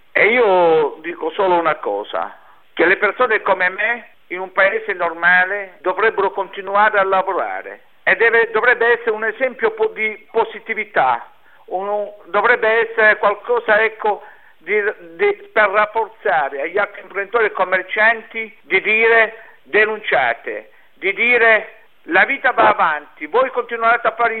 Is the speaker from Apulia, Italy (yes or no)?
no; Calabria, Italy; born there; moved away; perché io volevo stare nella mia terra, perché la mia terra dove sono nato è la Calabria, io amo la mia terra, ho dovuto lasciare tutto, fuggire di notte